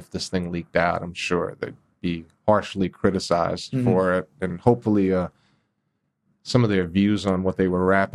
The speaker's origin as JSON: {"language": "English", "town": "Fort Greene", "region": "New York", "country": "United States", "tie": "born or raised there", "said": "I grew up in Fort Greene, ton of beautiful homes in Fort Greene, but they were allowed to hit rock bottom during the 70s and 80s."}